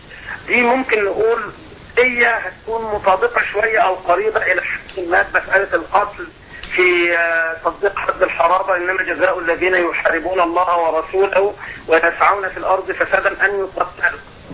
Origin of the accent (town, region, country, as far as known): Egypt